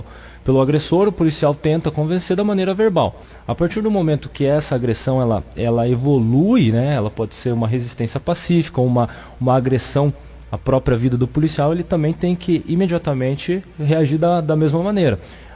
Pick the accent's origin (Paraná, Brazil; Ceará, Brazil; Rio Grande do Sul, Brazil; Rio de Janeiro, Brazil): Paraná, Brazil; Curitiba; now in Bandeirantes, Brazil; Eu sou de Curitiba, entretanto, eu já estou mais de um ano aqui na região